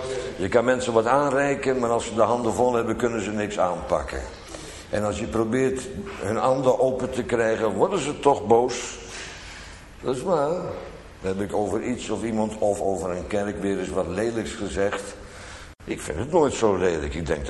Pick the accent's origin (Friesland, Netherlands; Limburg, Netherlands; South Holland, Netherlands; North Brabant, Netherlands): South Holland, Netherlands; Bodegraven; dat wij vroeger in Bodegraven, waar ik opgegroeid ben